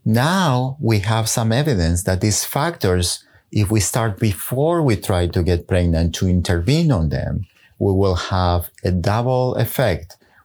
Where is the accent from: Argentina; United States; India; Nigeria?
Argentina; moved away as an adult; also born or lived in Israel; I was born in Argentina and I grew up there. And after I finished high school, I moved to Israel to do an undergrad degree in mathematics